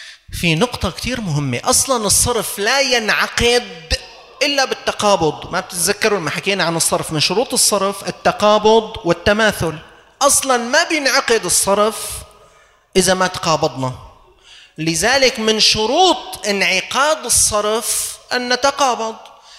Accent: Syria

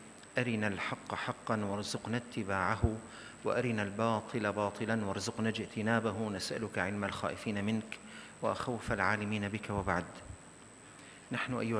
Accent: Syria; عندنا في الشام في سوريا

